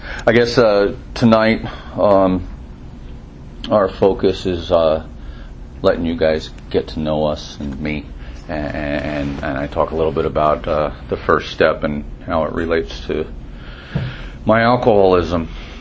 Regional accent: California, United States; also born or lived in New Jersey; growing up, I was born in New Jersey, and we moved out to California when I was real young. I was about 2 years old, but the entire family was still on the East Coast.

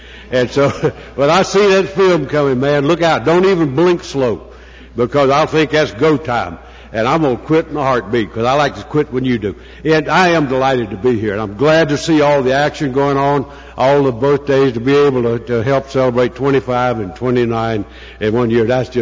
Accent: Southern Pines, North Carolina, United States; I'm from Southern Pines, North Carolina, and I'm a member of the Primary Purpose Group.

